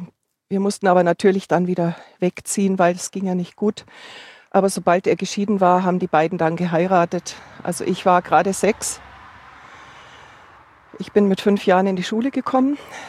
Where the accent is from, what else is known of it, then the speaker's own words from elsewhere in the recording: Munich, Bavaria, Germany; Also ich komme aus Oberbayern. Ich bin hier in die Gegend gekommen wegen dem Gebetshaus Augsburg.